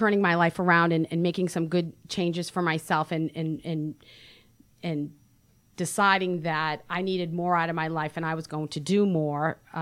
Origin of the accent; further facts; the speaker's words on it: Boston, Massachusetts, United States; Around here, it's hard to distinguish. They think I'm from New York, but right. I'm a Boston girl.